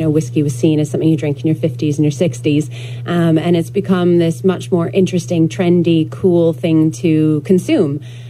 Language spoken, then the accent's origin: English; Canada; now in United Kingdom; I've been in the UK for just over 7 years now, but I am Canadian by background